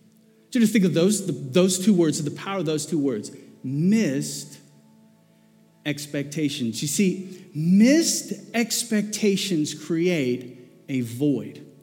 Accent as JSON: {"language": "English", "country": "South Africa", "tie": "born or raised there", "said": "I remember growing up in South Africa, I went to an all-boys preparatory school."}